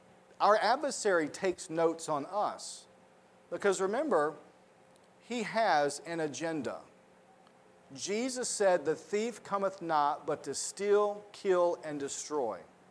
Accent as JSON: {"language": "English", "region": "the South", "country": "United States", "tie": "born or raised there", "said": "Again, apparently this didn't happen up north. Growing up in the South, because every time I mention it, I have someone say, well, it was never that way in our schools."}